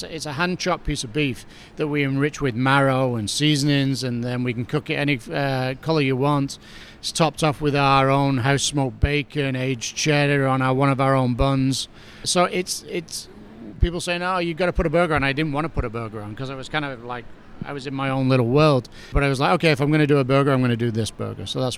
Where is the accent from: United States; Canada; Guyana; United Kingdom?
United Kingdom; England; But the core of me, I'm English. And so I have to serve you a 20-ounce pint.